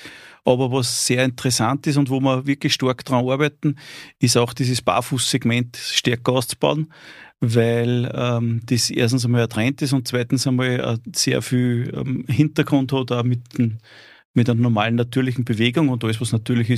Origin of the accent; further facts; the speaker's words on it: Steyr, Upper Austria, Austria; born there; now in Amstetten, Austria; Im Prinzip bin ich in Steyr geboren und wohnhaft in Amstetten.